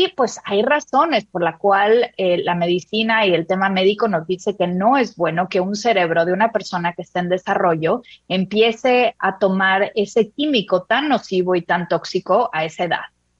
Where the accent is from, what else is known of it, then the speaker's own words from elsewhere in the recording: Mexico; en mi país, en México, es más normalizada esta idea de que el alcohol es algo que es parte de la familia